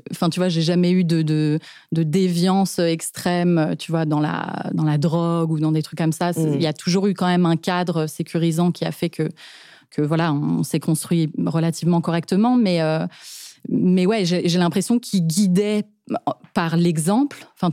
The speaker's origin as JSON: {"language": "French", "town": "Paris", "region": "Île-de-France", "country": "France", "tie": "born or raised there", "said": "Moi, j'ai grandi dans un environnement d'artiste qui gagne sa vie en tant qu'artiste, quoi. Donc, on a grandi à Montmartre. J'aime bien dire Montmartre parce que c'est pas Paris."}